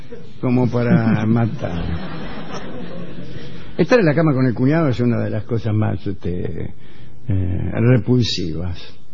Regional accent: Brazil; Spanish is a second language; Hace 24 horas que llegué de Brasil. Bueno, estoy en su programa por primera vez. Vine exclusivamente para ver este evento tan comentado en mi país.

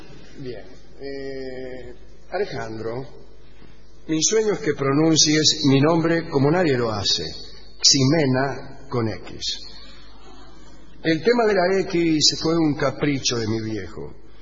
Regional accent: Carmelo, Colonia, Uruguay; Soy de Carmelo, pero sí, soy de Carmelo.

